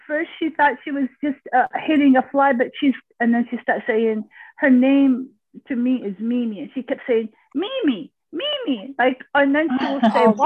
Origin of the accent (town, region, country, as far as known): Iowa, United States